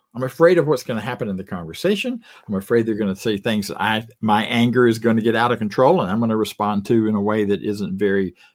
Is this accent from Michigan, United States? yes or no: no; Florida, United States; I grew up in the Deep South. I grew up in a small town in Florida.